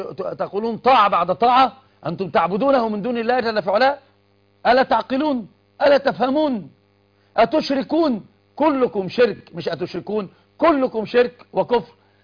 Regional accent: Upper Egypt, Egypt; أنا صعيدي وأفتخر، وأهل الصعيد أقحاح، عرب أقحاح، تعرفونهم من سوهاج ومن غيرهم

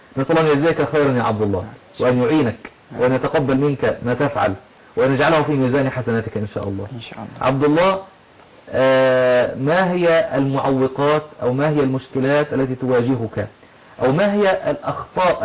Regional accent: Egypt; نحن عندنا في مصر وفي غيرها من بلاد المسلمين الكتب في البيوت ولكن لا يقرأ فيها أحد.

